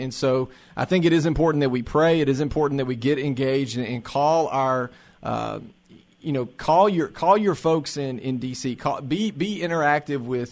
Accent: Tennessee, United States; especially for those that are in the state of Tennessee, you know, my home state

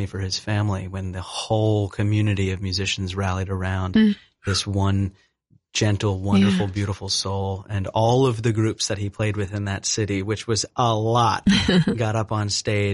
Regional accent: New York, United States; There was I'm from New York, but over the past decade and a half, I've developed a special connection

